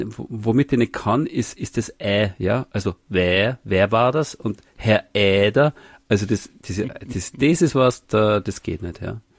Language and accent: German; Salzburg, Austria; so ist man halt gegangen als Salzburger Kind. Ich meine, es ist ja alles irgendwie bajuwarischer Sprachraum, gell?